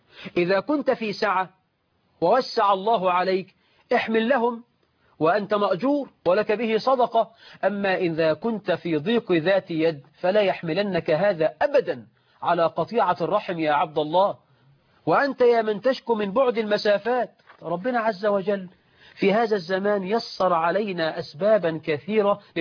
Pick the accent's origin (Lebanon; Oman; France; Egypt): Egypt; أنا من مصر وأقاربي في أسوان